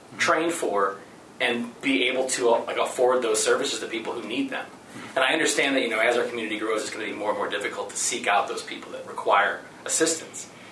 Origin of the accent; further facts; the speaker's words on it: Aurora, United States; growing up in Aurora and being the token white guy in a large group of friends